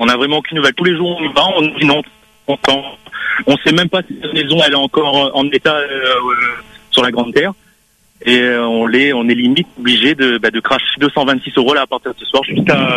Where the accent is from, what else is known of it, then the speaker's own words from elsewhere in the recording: Réunion, France; now in Mayotte, France; Moi je suis professeur à Mayotte, mais je suis réunionnais. Je devais rentrer en vacances à La Réunion.